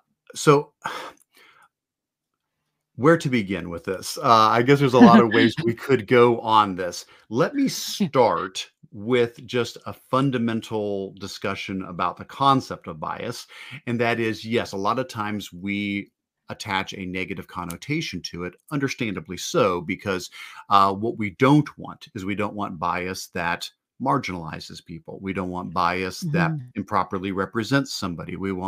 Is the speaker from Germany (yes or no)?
no; Ohio, United States; my perspective of a white dude growing up in Ohio.